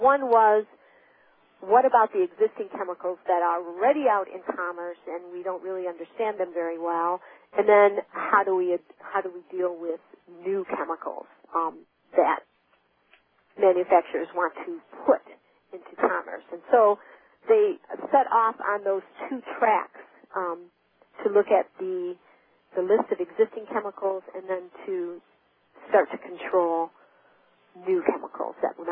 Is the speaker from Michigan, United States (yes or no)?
yes; Michigan, United States; Now, I grew up in Michigan, and I graduated in 1976, so I was actually living there when this incident happened.